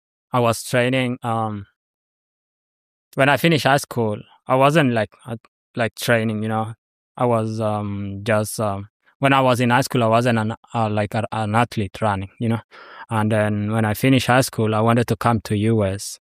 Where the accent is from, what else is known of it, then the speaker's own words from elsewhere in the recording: Eldoret, Uasin Gishu County, Kenya; I'm from Kenya, specifically Eldoret.